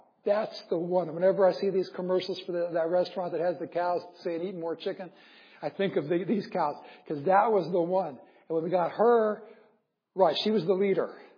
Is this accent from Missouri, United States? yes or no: no; Iowa, United States; So growing up in Iowa, working for that farmer my senior year, I did all sorts of things.